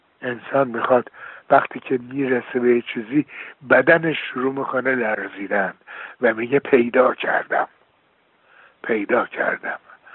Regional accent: Iran; moved away; من 40 سال از ایران بیرونم و همش فکر میکنم

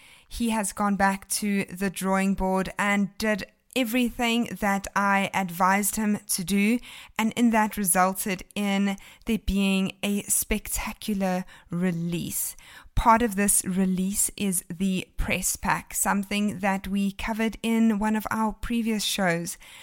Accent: Pietermaritzburg, KwaZulu-Natal, South Africa; he is actually from my hometown, Pietermaritzburg, and even attended St. Charles College, where many of my friends attended school as well.

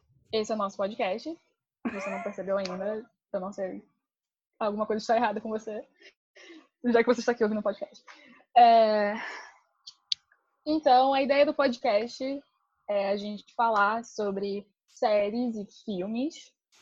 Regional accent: Petrópolis, Rio de Janeiro, Brazil; Eu também sou de Petrópolis. Nasci no dia 10 de outubro de 95.

